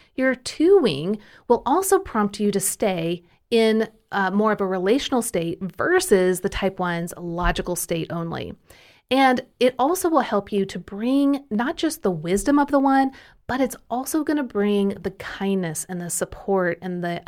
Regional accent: Kansas City, United States; now in Tennessee, United States; Well... I'm from Kansas City, and we only say you guys, so I'm not really sure where that just came from. So I guess Tennessee is influencing me a lot more than

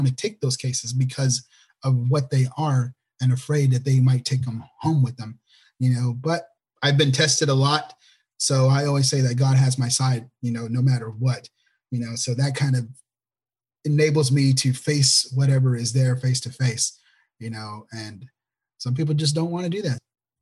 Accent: Lebanon, Oregon, United States; now in Temple, United States; I'm based out of Temple, Texas. We are originally from Oregon, from Lebanon, Oregon.

